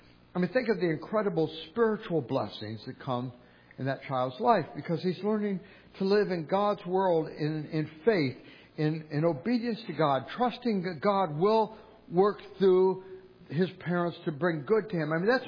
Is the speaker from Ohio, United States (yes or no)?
yes; Toledo, Ohio, United States; When I was a kid, we grew up in Toledo, Ohio.